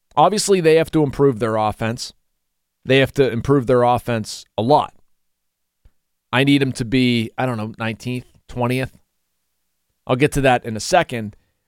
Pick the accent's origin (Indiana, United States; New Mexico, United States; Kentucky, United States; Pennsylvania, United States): Pennsylvania, United States; Brentwood; I grew up in Brentwood. We live in Mount Lebanon now. I've lived here most of my life.